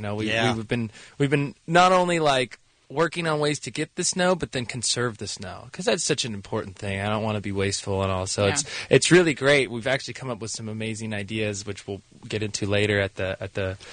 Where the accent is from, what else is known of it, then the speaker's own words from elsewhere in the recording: California, United States; I mean, I'm born and raised in California